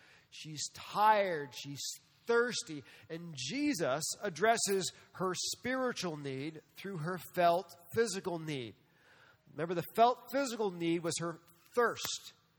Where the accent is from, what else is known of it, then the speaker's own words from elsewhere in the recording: New York City, New York, United States; And so I grew up around New York City, so I seen people do this a little strange.